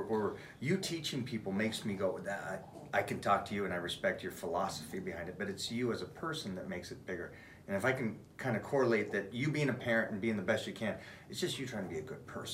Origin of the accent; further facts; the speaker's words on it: Washington, United States; And I'm a snow guy. I'm from Washington State. I want to ski and be in the cold.